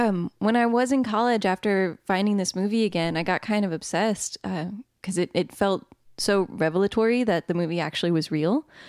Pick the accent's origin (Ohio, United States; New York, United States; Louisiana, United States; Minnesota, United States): Louisiana, United States; I'm from Louisiana too.